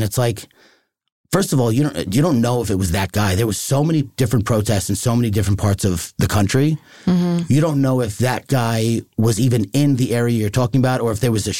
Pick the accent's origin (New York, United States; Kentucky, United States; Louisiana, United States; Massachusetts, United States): New York, United States; Like, I'm from Long Island, I'm Irish, you know, I know a lot of cops.